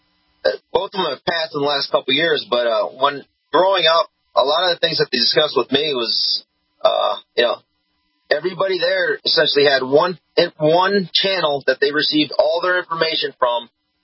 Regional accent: United States; born there; I mean, I was born here in the States, so I didn't see it personally.

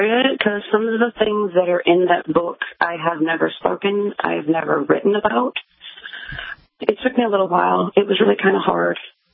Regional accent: Wisconsin, United States; moved away as an adult; I graduated high school at 18, and then I moved to Virginia from Wisconsin.

